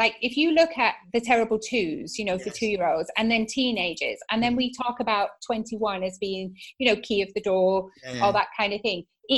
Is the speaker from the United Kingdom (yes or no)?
yes; the north of England, United Kingdom; Yes. Okay. No, it's purposely kids, Paul, because A, I'm from the north.